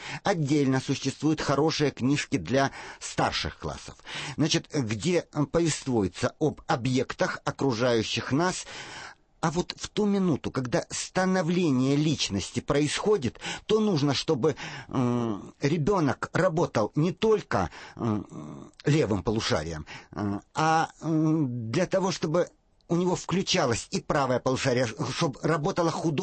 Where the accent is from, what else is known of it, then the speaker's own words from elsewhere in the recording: Kharkiv, Kharkiv Oblast, Ukraine; Мы из Харькова.